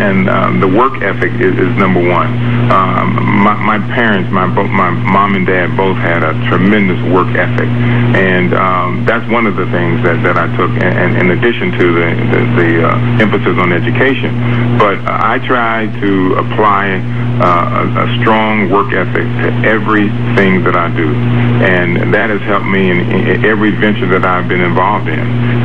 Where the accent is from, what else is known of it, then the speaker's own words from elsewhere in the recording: Gary, Indiana, United States; From growing up in Gary, Indiana, with my parents both stressing the importance of education.